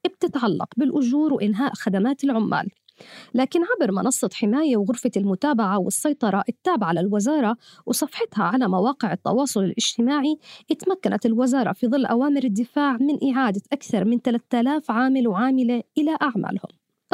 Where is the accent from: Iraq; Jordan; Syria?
Jordan; وهي مشكلة جديدة عندنا في الأردن